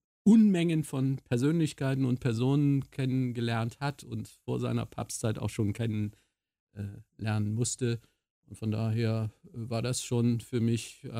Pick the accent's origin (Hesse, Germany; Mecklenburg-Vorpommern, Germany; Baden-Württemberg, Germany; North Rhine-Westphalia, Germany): North Rhine-Westphalia, Germany; Cologne; ja, ich komme aus Köln.